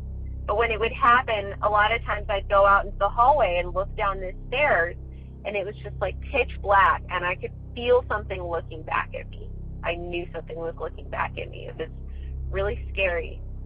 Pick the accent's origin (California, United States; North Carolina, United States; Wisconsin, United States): California, United States; I'm from California.